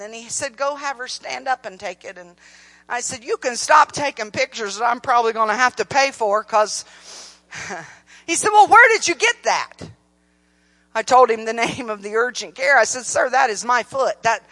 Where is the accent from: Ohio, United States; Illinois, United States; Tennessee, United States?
Ohio, United States; Columbus; I was raised in Columbus, Ohio. To me, that was the North.